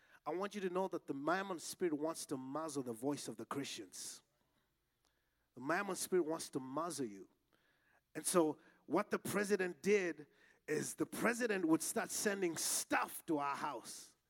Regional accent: Malawi; When I was growing up, I grew up in Malawi, Africa

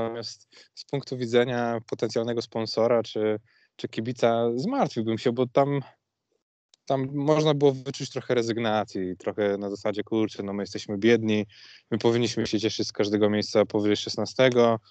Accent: Radziejów, Kuyavian-Pomeranian Voivodeship, Poland; born there; Ja się urodziłem w Radziejowie.

